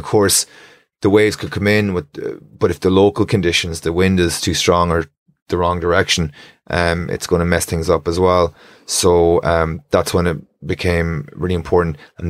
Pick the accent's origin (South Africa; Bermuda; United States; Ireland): Ireland; Sligo, Connacht; especially where we're up around from Sligo.